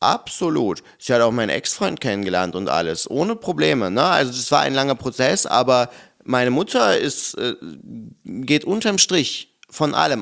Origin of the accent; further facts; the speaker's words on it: North Rhine-Westphalia, Germany; Ich komme vom Land, bei mir war das damals genauso, wie du das gerade beschreibst, aber gleichzeitig komme ich halt aus der Provinz vor Köln.